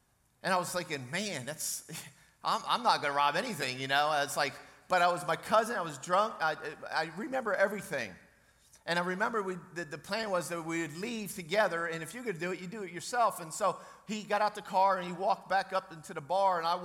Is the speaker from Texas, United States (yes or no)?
yes; Fort Worth, Texas, United States; I'm from Fort Worth, and I'm a blessed man.